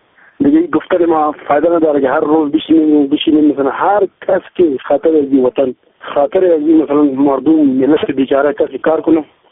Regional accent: Afghanistan; کل ما شما افغان هستیم.

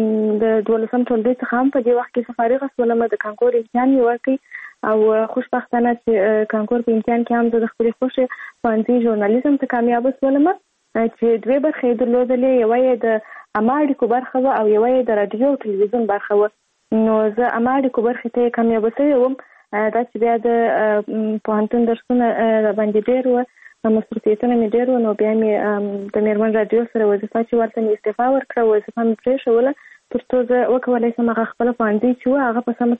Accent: Kandahar, Afghanistan; born there; زه په کندهار ولایت کې زیږیدلې یم او اوس فعلا په کندهار ولایت کې اوسېږم.

